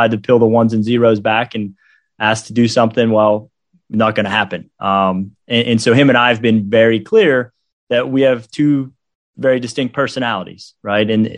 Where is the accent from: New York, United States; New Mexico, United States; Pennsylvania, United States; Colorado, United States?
Pennsylvania, United States; We grew up together. We're from Western Pennsylvania. Our parents are still really good friends.